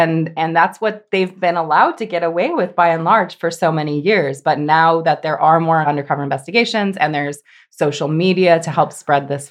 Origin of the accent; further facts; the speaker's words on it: California, United States; I grew up in the San Francisco Bay Area, not in a rural area, in the suburbs